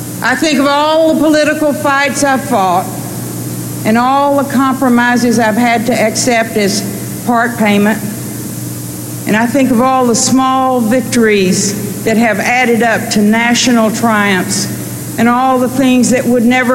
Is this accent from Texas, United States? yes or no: yes; Texas, United States; And I couldn't be prouder, both as a Texan and as a Democrat